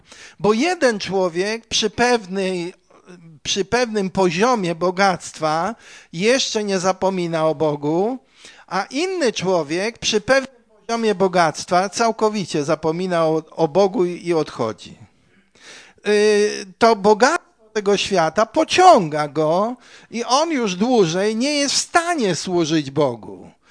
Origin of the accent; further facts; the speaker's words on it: Białogard, West Pomeranian Voivodeship, Poland; kiedyś jeszcze w dzieciństwie, jak mieszkałem w Białogardzie